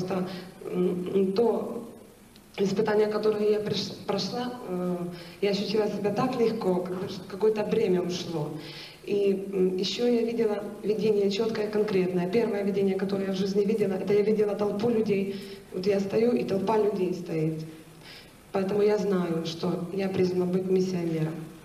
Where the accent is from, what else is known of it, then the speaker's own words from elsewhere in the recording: Lviv, Lviv Oblast, Ukraine; Во Львове, я не из Киева.